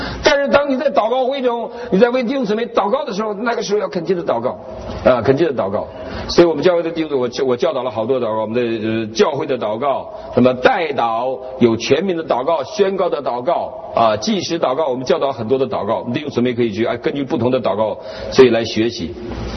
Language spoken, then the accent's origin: Chinese; Northeast China, China